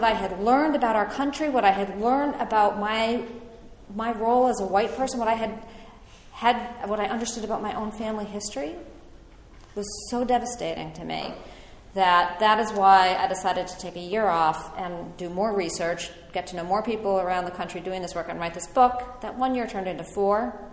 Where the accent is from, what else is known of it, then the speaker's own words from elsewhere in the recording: Winchester, United States; So where I grew up in Winchester was considered a very safe.